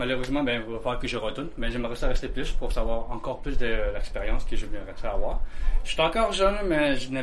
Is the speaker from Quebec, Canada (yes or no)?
yes; Lac Simon, Quebec, Canada; Je viens du Lac Simon.